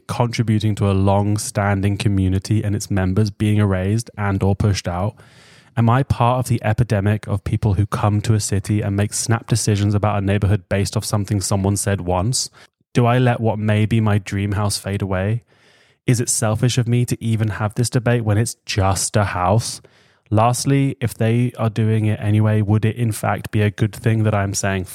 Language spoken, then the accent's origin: English; Philadelphia, Pennsylvania, United States; moved away; I've been living in Europe for almost 3 years. I'm originally from Philly. I guess that's Philadelphia, right?